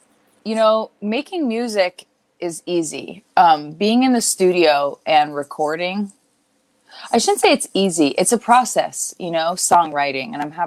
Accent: Canada; now in United States; Hi, I'm from Canada. I live in California.

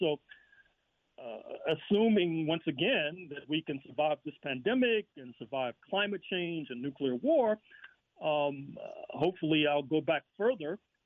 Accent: Zimbabwe; accent: Rhodesian; It's my pleasure, to use my Rhodesian accent.

